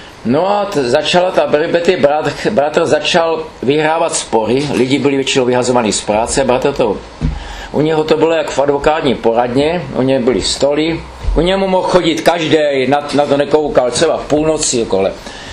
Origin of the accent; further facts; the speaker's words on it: Dolní Branná, Hradec Králové Region, Czechia; also born or lived in Vrchlabí; Narodili jsme se oba dva ve Vrchlabí, ale bydleli jsme v Dolní Brany, to je 4 km od Vrchlabí. Naše rodina tam už žila prokazatelně 400 let